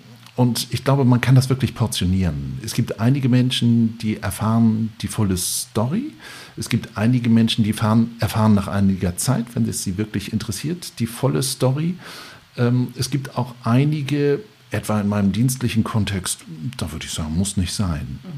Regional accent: Lübeck, Schleswig-Holstein, Germany; ich bin Lübecker, ich habe immer ein Holzmodell meiner Heimatstadt auf 1 Uhr stehen

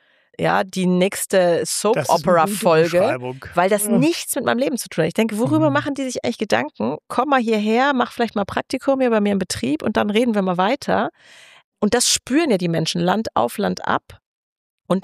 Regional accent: Rhineland-Palatinate, Germany; born there; Also ich bin ja gebürtige Rheinland-Pfälzerin

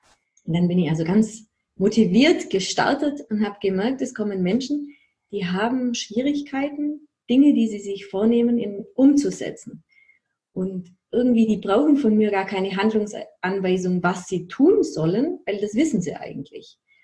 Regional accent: Ulm, Baden-Württemberg, Germany; ich komme aus Ulm und habe da eine Praxis

